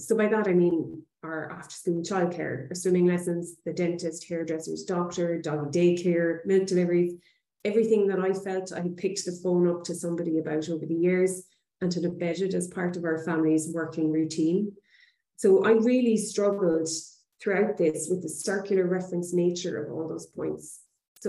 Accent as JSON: {"language": "English", "country": "Ireland", "tie": "born or raised there", "said": "Even though I grew up in Ireland, all my family are there, and I do feel I belong in Ireland, I've never actually been a functioning adult in Ireland."}